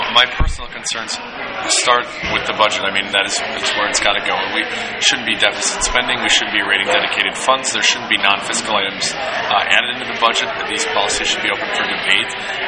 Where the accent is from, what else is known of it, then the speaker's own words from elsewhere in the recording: Franklin, Wisconsin, United States; also born or lived in Milwaukee; I'm from Milwaukee from forever. I grew up in Franklin. My parents still live in the area in Hills Corners now.